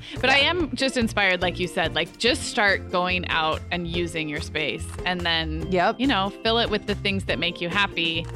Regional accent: Midwest, United States; also born or lived in Chicago; But not growing up, maybe in my Chicago days, but not growing up in the Midwest.

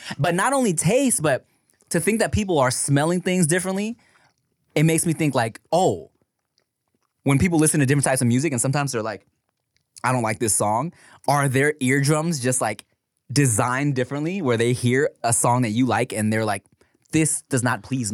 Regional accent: West Coast, United States; yeah, so we're from the West Coast, so we throw up West Side

